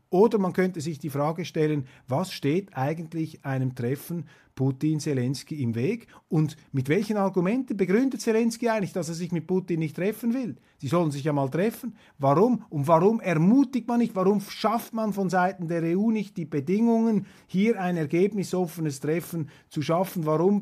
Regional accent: Switzerland; Das sehe ich natürlich als Schweizer mit großer Skepsis und rufe dann natürlich meinen Landsleuten zu, liebe Schweizer, hütet euch vor der Europäischen Union

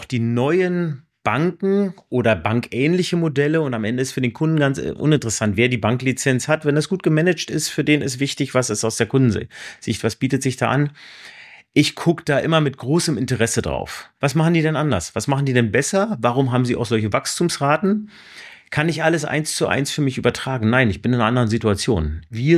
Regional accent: Berlin, Germany; Genau, du bist hier in Berlin und ich bin auch Berliner. Ich bin vor 52 Jahren hier in Berlin geboren und ich habe als 16-Jähriger von der Ostseite auf die Mauer geguckt, als sie gefallen ist.

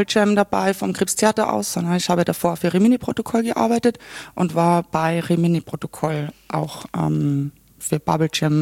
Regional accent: Klagenfurt, Carinthia, Austria; Ich spreche aber alles andere als Wienerisch. Ich kann schon auch Wienerisch sprechen, wenn ich möchte, aber ich möchte es auch nicht. Mein Dialekt klingt eigentlich auch ganz anders. Also man spricht es aus bei mir daheim oder dahorm.

